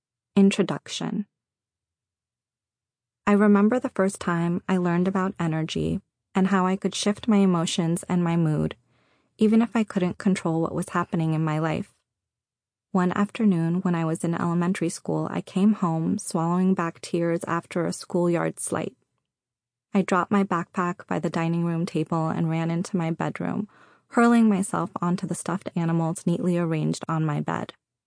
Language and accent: English; Seattle, Washington, United States; born there; also born or lived in Tehran, Iran; I was born in Seattle, but I spent the majority of my first 4 years with both of my grandmothers in Tehran.